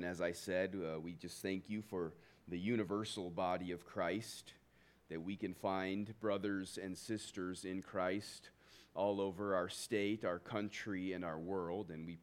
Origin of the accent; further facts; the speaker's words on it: Colorado, United States; Born and raised in Northern Colorado. Love it here.